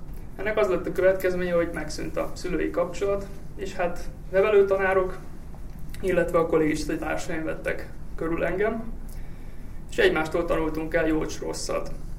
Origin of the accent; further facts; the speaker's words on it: Újlengyel, Pest, Hungary; Azt tudni kell rólam, hogy én egy kis faluban, egy 1700 fős faluban, Újlengyelben születtem Pest megyében, ahol édesanyámmal és édesapámmal laktunk együtt egy tisztes családi házban.